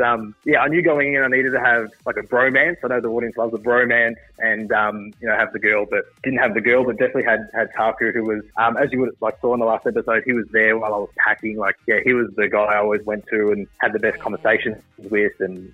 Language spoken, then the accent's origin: English; Melbourne, Victoria, Australia; I'm from Melbourne, yes.